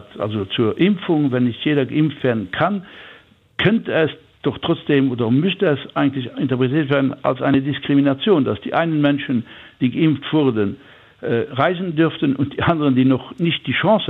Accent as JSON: {"language": "German", "country": "Luxembourg", "said": "noch wir als Luxemburger"}